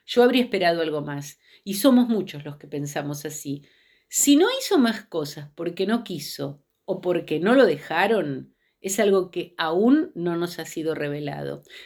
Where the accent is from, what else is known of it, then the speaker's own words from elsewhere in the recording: Argentina; Yo les voy a hablar como argentina. Yo estaba en mi país cuando estas cosas ocurrieron.